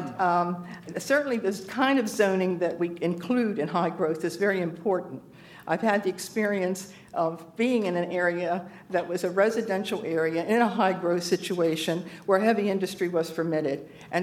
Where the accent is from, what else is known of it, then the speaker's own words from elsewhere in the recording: Lewes, Delaware, United States; from Lewis, Delaware, and I'm here